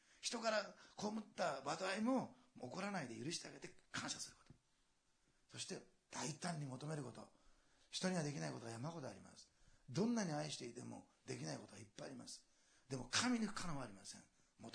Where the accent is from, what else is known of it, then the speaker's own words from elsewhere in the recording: Osaka, Japan; born there; 私はあのせっかちだからでしょうね、私大阪生まれですから